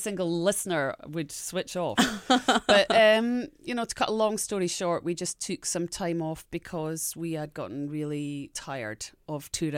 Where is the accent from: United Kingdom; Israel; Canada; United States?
United Kingdom; Scotland; because I came from Scotland, so I said girl. I don't say girl. Mm-hmm. I say girl.